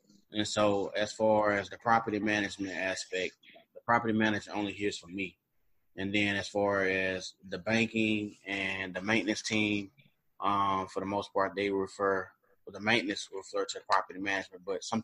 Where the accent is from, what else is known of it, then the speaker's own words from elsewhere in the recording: Monroe, Louisiana, United States; I have a few in my hometown in Monroe, Louisiana.